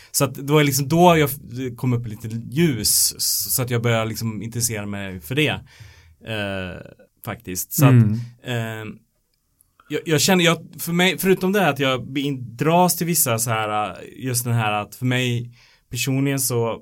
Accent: Sweden; lättare att se som mig som svensk

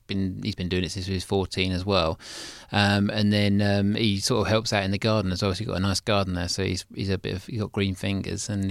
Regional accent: United Kingdom; we grew up in just outside Mason, a place called Snodden. It's a little village, well, it was a village, now it's a town.

